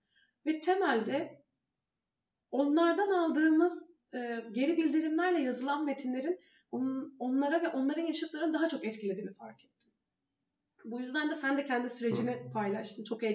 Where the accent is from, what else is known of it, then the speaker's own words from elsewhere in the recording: Arıkbaşı, İzmir, Turkey; born there; Ben İzmir'in çok küçük bir yerinde doğdum. Arıkbaşı Köyü diye.